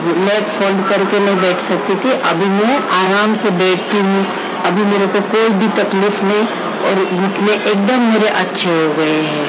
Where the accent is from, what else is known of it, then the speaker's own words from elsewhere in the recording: Pune, Maharashtra, India; मैं पूना से हूँ, पूना से सुचे गार्डन सरिता दीदी का सेंटर है वहाँ से हूँ मैं।